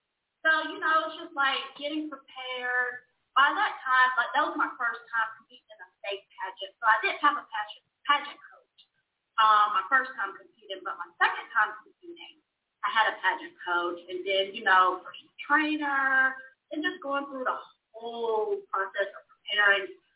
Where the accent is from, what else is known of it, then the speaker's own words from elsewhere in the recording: Marietta, Georgia, United States; But yeah, I grew up in Marietta. I graduated from Sprayberry High School, and I'm just a hometown girl.